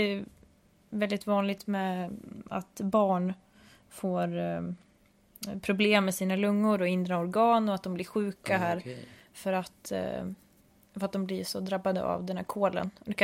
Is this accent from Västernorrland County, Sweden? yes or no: yes; Sundsvall, Västernorrland County, Sweden; för jag vet att där jag kommer ifrån, Sundsvall, den staden ligger ju en dal, precis som Pristina gör här också.